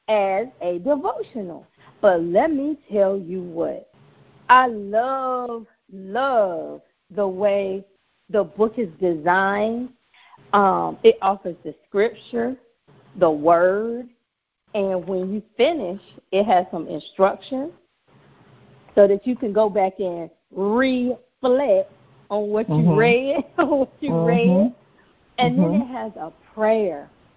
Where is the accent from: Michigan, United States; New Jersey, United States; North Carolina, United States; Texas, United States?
North Carolina, United States; Raleigh; I was at my parents' house in North Carolina in Raleigh. I'm originally from Raleigh.